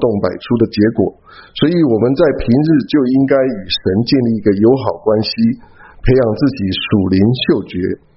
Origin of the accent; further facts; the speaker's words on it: China; 那个关系，我不是我们中国人所谓的靠关系哈